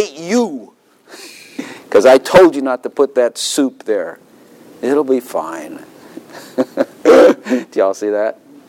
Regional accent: Northern US, United States; I'm from Yankee land and it gets cold up there.

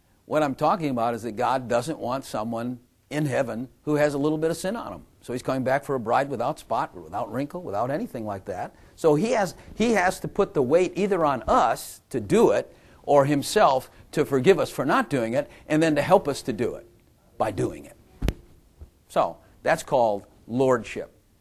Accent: the South, United States; You know, we're from the South. And we still believe in Jesus

